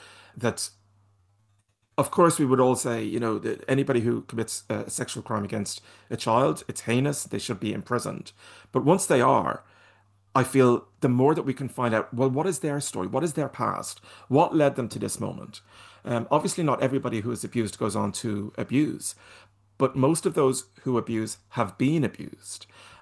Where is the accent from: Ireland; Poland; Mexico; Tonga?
Ireland; I mean, that's Welsh. I'm Irish, so it's like Clondidachlunda or something.